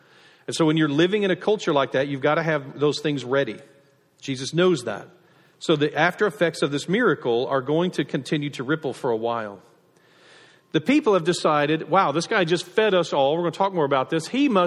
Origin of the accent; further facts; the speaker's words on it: Nacogdoches, Texas, United States; I grew up in Nacogdoches where we, though we had plenty to eat, our fireworks show every year just was lame.